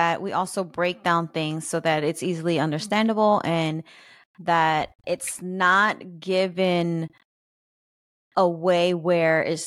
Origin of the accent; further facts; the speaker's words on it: Philadelphia, Pennsylvania, United States; We grew up in North Philadelphia, and we grew up, you know, in a Latino community, in low income.